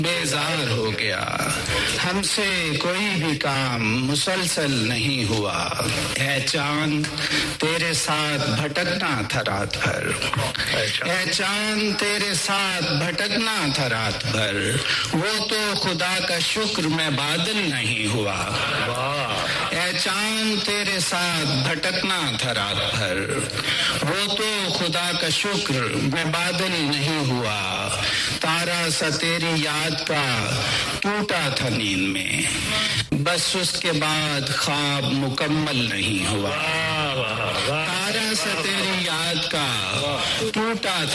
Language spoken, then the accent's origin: Urdu; Sialkot, Punjab, Pakistan; born there